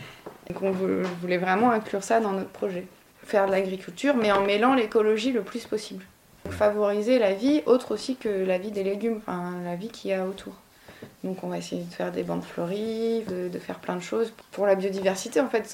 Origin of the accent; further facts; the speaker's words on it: Paris, Île-de-France, France; Je suis originaire de Paris à la base, enfin, j'ai grandi à Paris. Et après je suis partie pour faire mes études, donc j'ai pas mal bougé. Je suis allée à Dijon, à Arles, avec des stages en Afrique aussi.